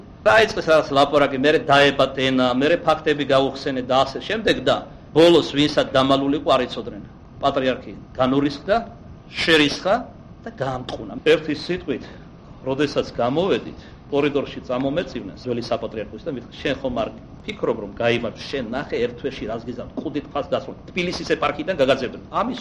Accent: Kartli, Georgia; მე ვთქარი რომ მეც ქართლელი ვარ

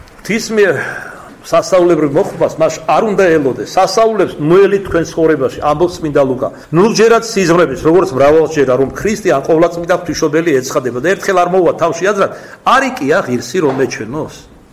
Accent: Kartli, Georgia; accent: Kartlian; არ გაგექცევათ, ქართლელი ვარ, ქართლურად გეტყვით

